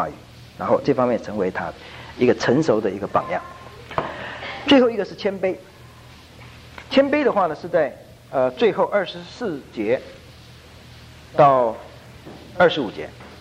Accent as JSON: {"language": "Chinese", "country": "China", "said": "所以我们中国人的太极拳是软软的"}